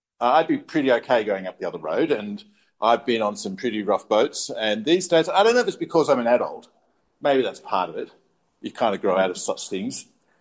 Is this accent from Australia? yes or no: yes; New South Wales, Australia; My family was all into boats. We grew up in the Northern Beaches and we used to go deep sea fishing.